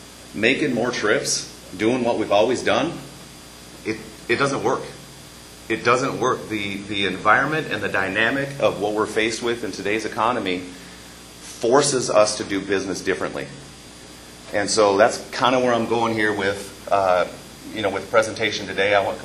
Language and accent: English; Minnesota, United States; I'm from Minnesota, which is why I talk funny. And I can't help it, just my accent.